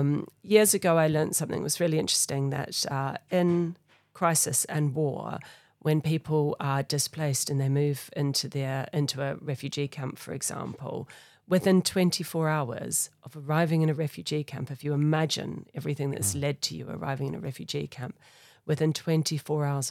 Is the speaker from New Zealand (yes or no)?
yes; New Zealand; I think we can guess that I don't come from Portsmouth. But I come from New Zealand. And so I grew up in New Zealand.